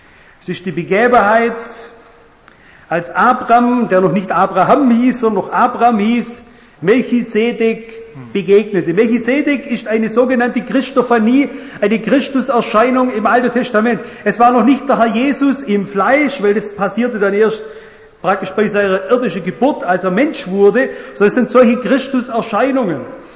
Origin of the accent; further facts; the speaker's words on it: Baden-Württemberg, Germany; Ich weiß nicht, ich bin ein Schwabe.